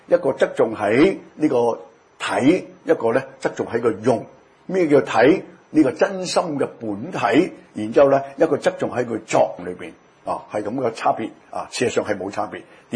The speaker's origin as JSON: {"language": "Cantonese", "region": "Guangdong", "country": "China", "said": "我哋廣東人講講得幾嘴啊"}